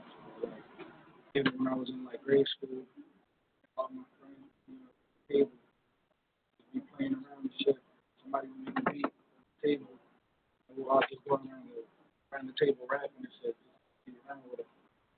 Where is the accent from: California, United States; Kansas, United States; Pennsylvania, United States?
Pennsylvania, United States; Philadelphia; You know, I grew up in South Philly, so it's like everything I've been around, everything I grew up around, it's revolved in South Philly.